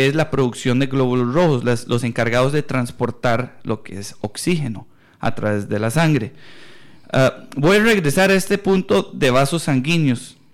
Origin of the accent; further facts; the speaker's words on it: Texas, United States; yo soy de Texas y en la parte de Texas somos muy vaqueros